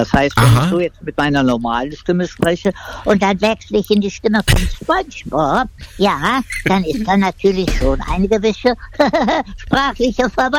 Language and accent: German; Berlin, Germany; also born or lived in Madrid, Spain; Das heißt, ich bin in Spanien geboren, der Papa war Spanier und bin aber, wie sagt der Berliner so schön, aufgewachsen in Berlin, im alten West-Berlin.